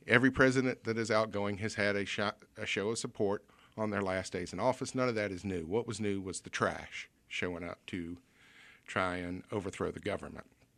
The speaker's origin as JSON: {"language": "English", "region": "Southern United States", "country": "United States", "tie": "born or raised there", "said": "the hot dogs that we grew up here in the South are not really hot dogs."}